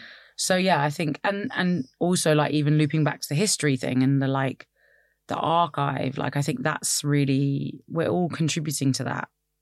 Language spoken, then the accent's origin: English; London, United Kingdom; I was like born in London. I'm a Londoner.